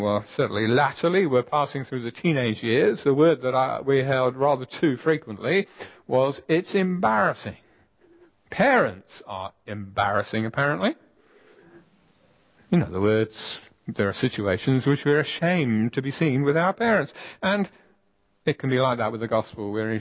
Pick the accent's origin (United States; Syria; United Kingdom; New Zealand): United Kingdom; We can talk animatedly, being British.